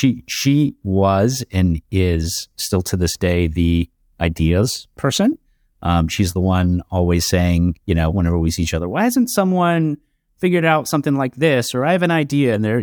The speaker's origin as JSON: {"language": "English", "region": "California", "country": "United States", "tie": "born or raised there", "said": "growing up in Southern California, my we like clean cars, and so we'd wash our cars a lot, and it was sort of a pastime."}